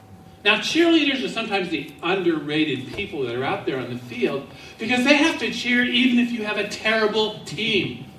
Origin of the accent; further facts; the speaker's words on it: San Clemente, California, United States; now in Thousand Oaks, United States; And my mom's in Carlsbad. I'm from San Clemente. So I've been a Charger fan for my whole life.